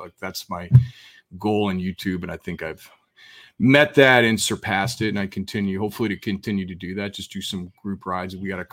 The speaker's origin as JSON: {"language": "English", "region": "Colorado", "country": "United States", "tie": "born or raised there", "said": "I grew up in Colorado. And I'm a big football fan."}